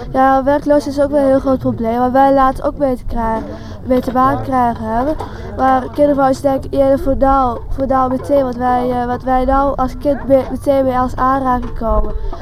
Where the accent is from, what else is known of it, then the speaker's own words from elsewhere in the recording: Didam, Gelderland, Netherlands; Ik zelf kom uit Didam, een plaatsje in Gelderland.